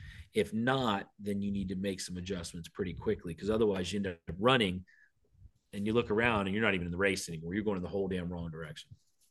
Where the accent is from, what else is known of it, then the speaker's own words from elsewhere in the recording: Winter Haven, Florida, United States; Yeah, so I'm from Winter Haven originally, and the Cleveland Indians came through Winter Haven.